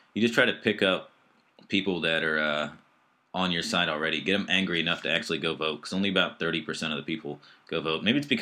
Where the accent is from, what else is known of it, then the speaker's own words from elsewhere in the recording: Ohio, United States; So, yeah, so like I said, I'm from Ohio, and we no longer make anything.